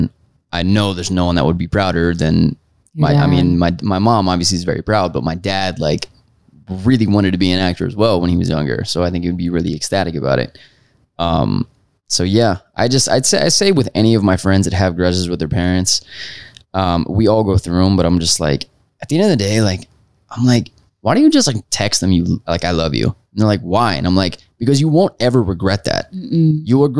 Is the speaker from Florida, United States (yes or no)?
yes; Florida, United States; Is that a Florida joke? Because I'm from Florida?